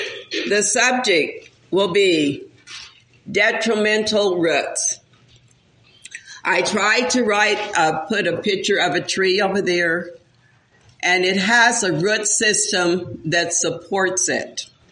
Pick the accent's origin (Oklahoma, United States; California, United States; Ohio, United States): Oklahoma, United States; You all know me. We're from Oklahoma, but we always enjoy coming to Wichita.